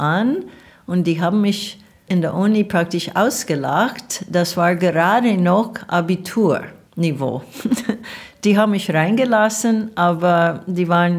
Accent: Oregon, United States; German is a second language; now in Germany; ich bin Amerikanerin von Oregon.

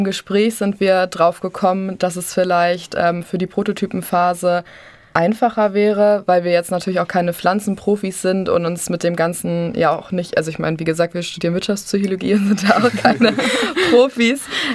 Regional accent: Lübeck, Schleswig-Holstein, Germany; Ich bin 24 Jahre alt, komme ursprünglich aus Lübeck und bin jetzt ja seit 3 Jahren hier in Deggendorf oder in Bayern zum Studieren.

